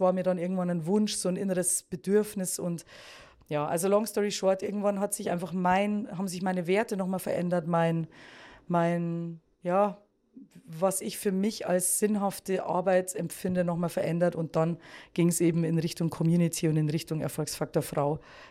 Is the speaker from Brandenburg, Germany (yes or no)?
no; Bavaria, Germany; accent: slight Bavarian; Man hört ja, ich habe einen leicht bayerischen Dialekt